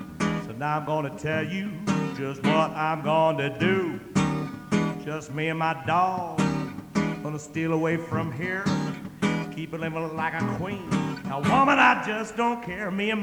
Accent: Wheeling, West Virginia, United States; born there; I was born in West Virginia. I was born in Wheeling, West Virginia, a long time ago. God bless West Virginia. Glad to be home here.

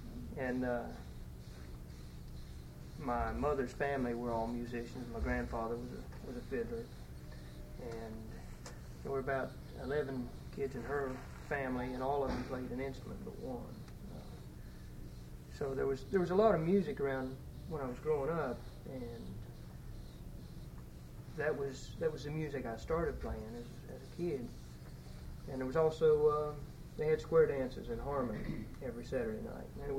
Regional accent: Whitman, West Virginia, United States; Well, I grew up in Randolph County here, over in the eastern part of the county near Whitman, and certainly in the country on a farm over there.

